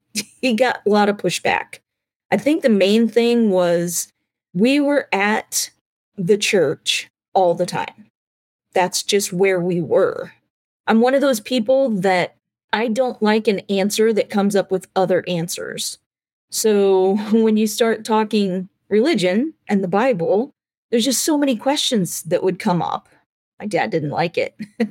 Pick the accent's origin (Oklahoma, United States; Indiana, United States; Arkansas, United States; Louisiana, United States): Indiana, United States; I grew up in Indiana, northern Indiana. I have two sisters.